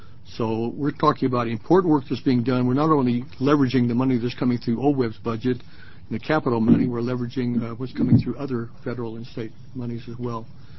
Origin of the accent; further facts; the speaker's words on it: Pendleton, United States; I'm also from Pendleton, and funny things happen in Pendleton.